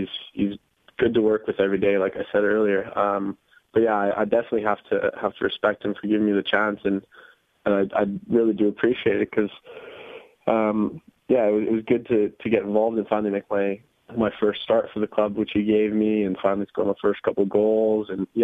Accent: Canada; Obviously, I grew up in Canada, so we got to come over here a lot when we were younger.

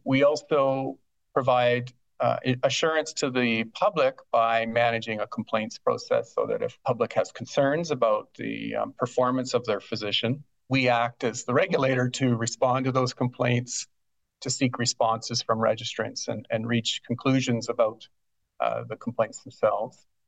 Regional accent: British Columbia, Canada; So I hail from Northern BC and make my home in Prince George with my wife and my two adult daughters.

